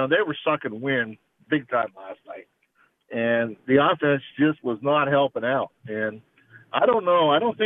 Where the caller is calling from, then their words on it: Myrtle Beach, South Carolina, United States; Hey, Corey. … from Myrtle Beach.